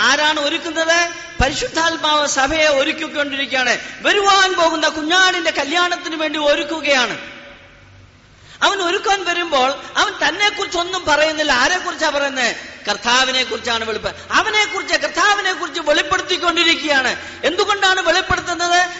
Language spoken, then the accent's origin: Malayalam; Mumbai, Maharashtra, India; ഞാൻ അറിയാം, ഞാൻ ബോംബെ പട്ടണത്തിൽ നിന്നാണ് വരുന്നത്.